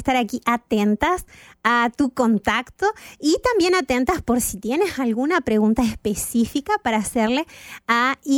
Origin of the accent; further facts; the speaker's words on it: Chile; Yo no nací en Chile, pero mi familia es chilena, crecí más bien en Chile.